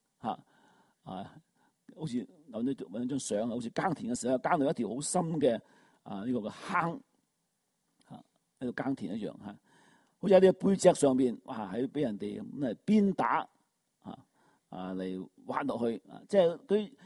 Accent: China; 有啲似我哋中國。啊！我哋中國人，如果睇翻我哋歷史，都係一個喺不斷喺戰爭當中啊

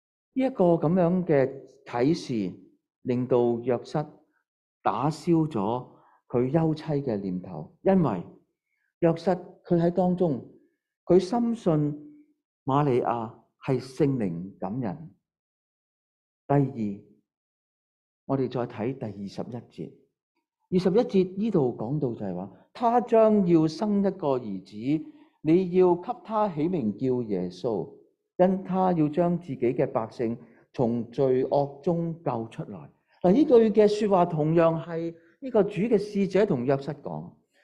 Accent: China; 因为我哋中国人咧分他咧就有男同女嘅吓

